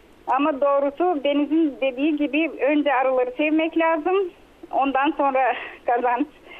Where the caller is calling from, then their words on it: Zarnivo, Dobrich Province, Bulgaria; Ben Zarnivo'dan, Tervel Belediyesi Zarnivo'dan